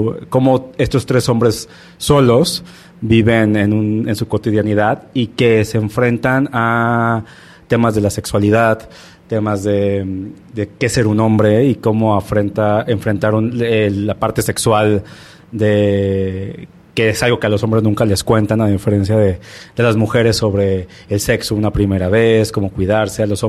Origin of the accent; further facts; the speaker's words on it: Monterrey, Nuevo León, Mexico; Ajá, soy de Monterrey.